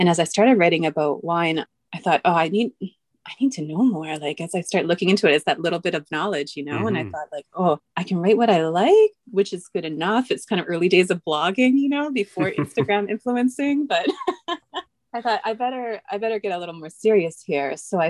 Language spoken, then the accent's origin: English; Osoyoos, British Columbia, Canada; But I grew up in Osoyoos, and my folks are getting older. They're still in Osoyoos